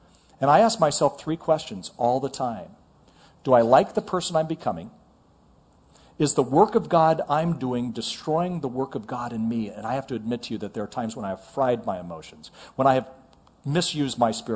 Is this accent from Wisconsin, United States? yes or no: no; California, United States; And I know I'm from California